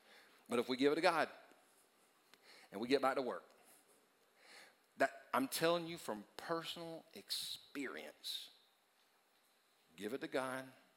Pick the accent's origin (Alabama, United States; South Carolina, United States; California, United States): South Carolina, United States; Easley; because I grew up in Easley, it's my own stomping grounds